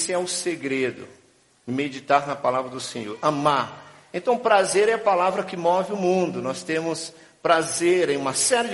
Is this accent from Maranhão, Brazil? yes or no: yes; São Luís, Maranhão, Brazil; sou natural de São Luís do Maranhão, né?